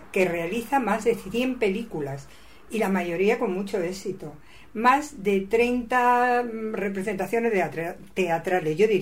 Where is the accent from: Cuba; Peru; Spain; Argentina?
Spain; Caravaca de la Cruz, Region of Murcia; y el de mi pueblo, Caravaca de la Cruz